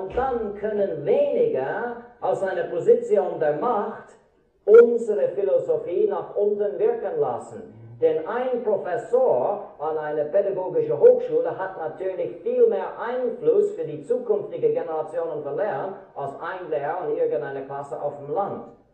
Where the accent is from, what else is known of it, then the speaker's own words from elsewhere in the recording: Switzerland; Bei uns in der Schweiz ist es so, dass jedes Dorf und jede Stadt eine lokale Schulbehörde hat